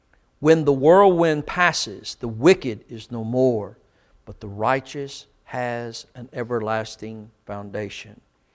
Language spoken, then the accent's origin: English; Kentucky, United States; I grew up in Kentucky, and a lot of my extended family were very poor people.